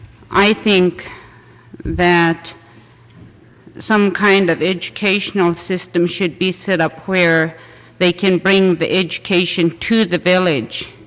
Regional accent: Hughes, United States; I'm from Hughes, and I'd just like to reaffirm everything that's been said

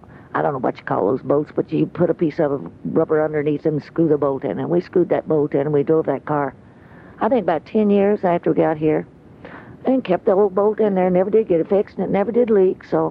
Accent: Tennessee, United States; born there; also born or lived in Illinois; now in Alaska, United States; Well, I was born in Tennessee, Jim, and then I came up here by way of Illinois to come to Alaska.

